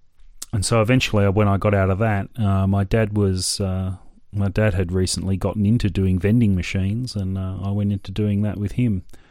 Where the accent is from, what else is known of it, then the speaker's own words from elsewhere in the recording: Sydney, New South Wales, Australia; Well, I grew up in Midwestern Sydney. I lived in Seven Hills when I was in primary school, and then my family moved out to Kenthurst, where I went to Golston High School.